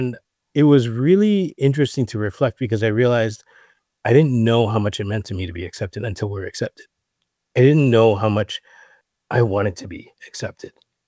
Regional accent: Honolulu, Hawaii, United States; My tutu was born in Kona, but my entire family, like, we grew up in Honolulu. I'm a city boy.

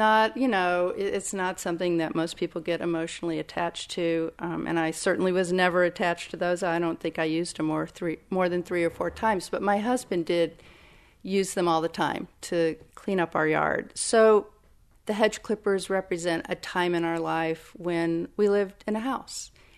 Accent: Kentucky, United States; born or raised there

